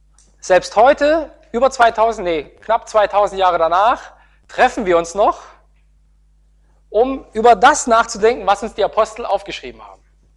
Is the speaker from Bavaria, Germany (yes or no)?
no; Osnabrück, Lower Saxony, Germany; Also ich komme aus Osnabrück, da gibt es einen Dom.